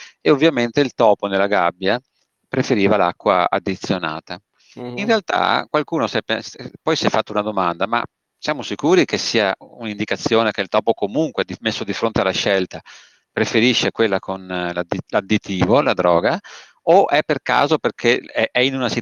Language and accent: Italian; Veneto, Italy; da Veneto ti direi l'importante è bere roba buona